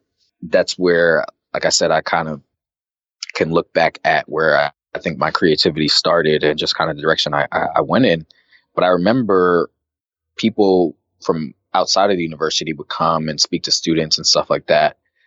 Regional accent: Arizona, United States; I grew up in Arizona, so that wasn't something that was just really on my radar.

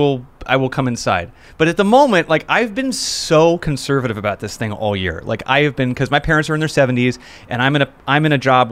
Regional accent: Los Angeles, California, United States; being I was born in Los Angeles.

